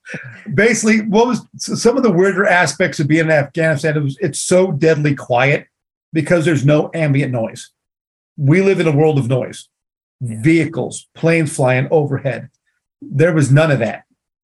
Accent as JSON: {"language": "English", "region": "Oregon", "country": "United States", "tie": "born or raised there", "said": "I grew up in Oregon and our neighbors had horses."}